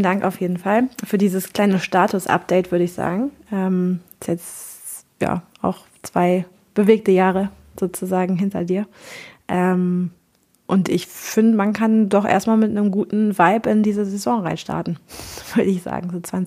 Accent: Cologne, North Rhine-Westphalia, Germany; Ich komme jetzt auch nicht aus dem Allgäu, sondern eher aus Köln und da heißt es anders.

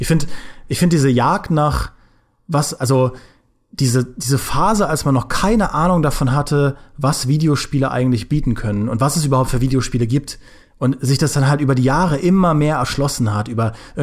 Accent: Trier, Rhineland-Palatinate, Germany; ich komme ja aus Trier, das liegt ja nahe zur Grenze zu Luxemburg

